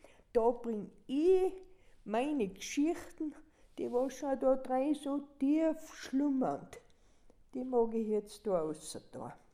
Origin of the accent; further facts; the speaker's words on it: Mauterndorf, Salzburg, Austria; born there; ich komme von Mariapfarr, Karascherberg. Ich bin eine Bergbäuerin, geboren bin ich in Mautendorf.